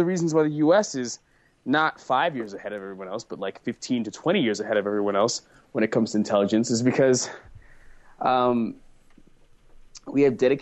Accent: United States; I'm going to say our because we're all American

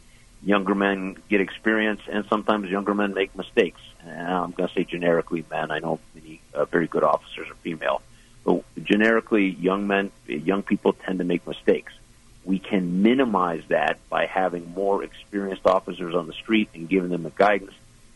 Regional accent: Las Vegas, Nevada, United States; I grew up in Las Vegas, but I was trained in the law in Baltimore.

